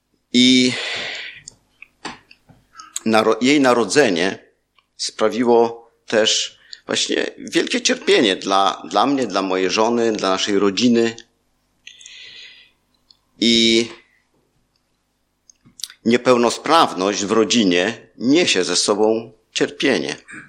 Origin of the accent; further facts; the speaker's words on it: Połczyn-Zdrój, West Pomeranian Voivodeship, Poland; born there; Ja jestem związany z Połczynem Zdrojem, tym, że tu się urodziłem. Urodziłem się w tym mieście, ale nie pamiętam tego.